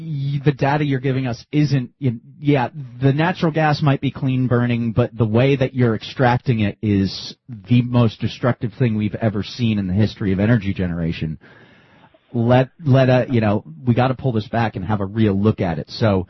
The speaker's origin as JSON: {"language": "English", "region": "New Jersey", "country": "United States", "tie": "born or raised there", "said": "A guy I grew up in New Jersey, and a guy I went to high school with lives up in New York State up there"}